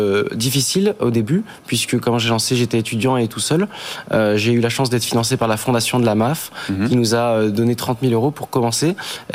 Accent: Lyon, Auvergne-Rhône-Alpes, France; Nous, on est lyonnais, on est aussi du Beaujolais, donc on a un très fort ancrage local.

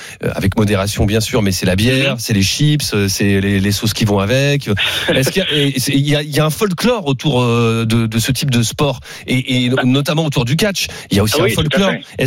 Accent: Hauts-de-France, France; moi, je suis du Nord, tu le sais

